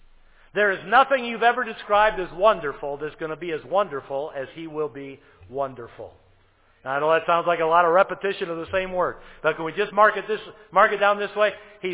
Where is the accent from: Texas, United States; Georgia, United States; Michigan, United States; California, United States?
Michigan, United States; I'm from Michigan. And that is a point of contention every November around here.